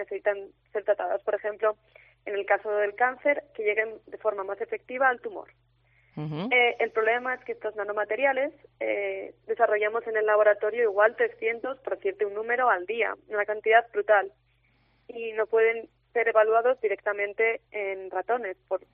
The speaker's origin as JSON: {"language": "Spanish", "town": "Fuenmayor", "region": "La Rioja", "country": "Spain", "tie": "born or raised there", "said": "nací en Fuenmayor y estudié en el cole y en el instituto de aquí"}